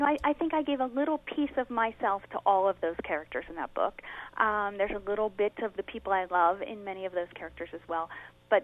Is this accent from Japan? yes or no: no; the South, United States; I grew up in the South, and I went to school at the University of Alabama.